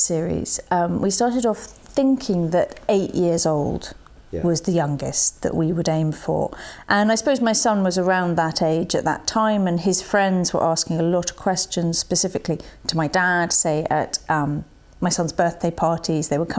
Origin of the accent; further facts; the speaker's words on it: Cambridge, East of England, United Kingdom; I was born in Cambridge in 1970. So I too have been here on and off for most of my life.